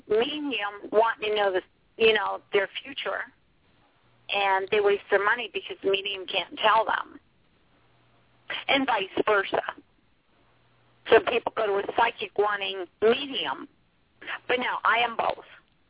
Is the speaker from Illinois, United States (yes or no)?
no; Pennsylvania, United States; Okay, hey, I grew up in Pennsylvania, too.